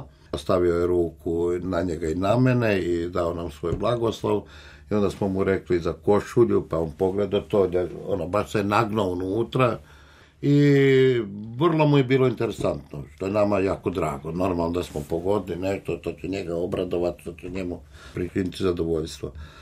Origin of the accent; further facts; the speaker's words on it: Croatia; da dolazimo iz Hrvatske, da smo hodali znači 950 km